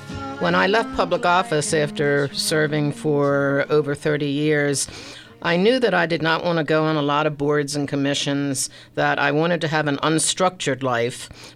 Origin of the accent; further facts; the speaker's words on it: Baltimore, Maryland, United States; Baltimore, my hometown.